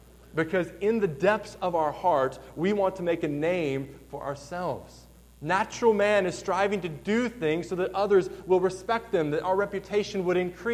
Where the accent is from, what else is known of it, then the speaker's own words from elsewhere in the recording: Mendon, Michigan, United States; halfway in between those two cities was my town, Mendon, Michigan, there on the banks of the St. Joseph